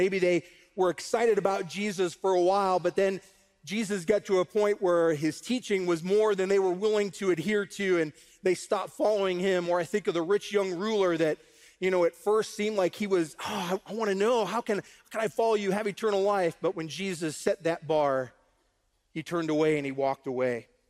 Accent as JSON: {"language": "English", "region": "New England", "country": "United States", "said": "So Patriots, you know, I'm from New England."}